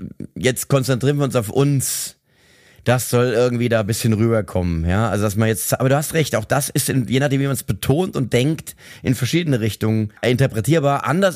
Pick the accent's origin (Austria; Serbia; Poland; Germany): Germany; Mainz, Rhineland-Palatinate; Ich bin Mainzer, ich komme aus Mainz, ich fühle mich wohl, wo ich hier wohne, ich mag das.